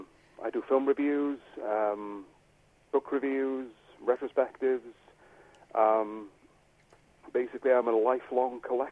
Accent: Wales, United Kingdom; I hail from North Wales.

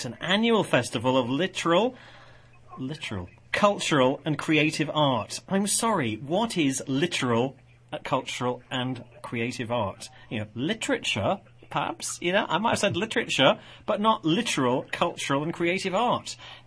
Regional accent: Middlesbrough, North East England, United Kingdom; now in Lincoln, United Kingdom; I am from Middlesbrough, and I have worked at the university since the very beginning.

